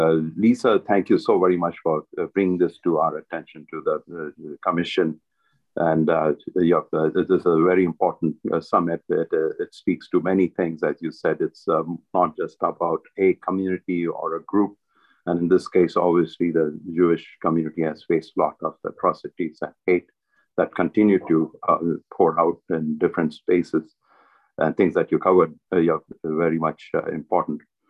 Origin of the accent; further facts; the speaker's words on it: India; I come from India.